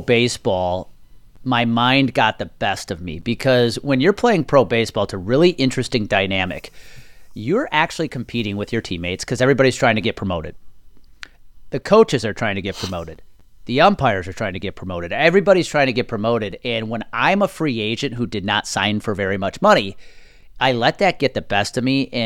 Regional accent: Milwaukee, Wisconsin, United States; to sign as a free agent with the Milwaukee Brewers, which was a really cool thing because that was my hometown team growing up.

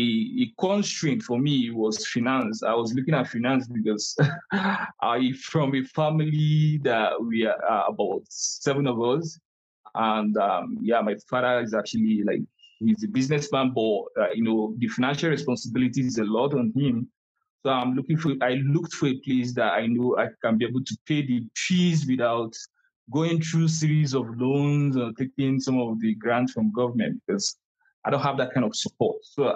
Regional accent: Nigeria; I'm a Nigerian by birth, by nationality. I did my bachelor's degree in Nigeria in the Nnamdi Azikiwe University in Nigeria for 5 years.

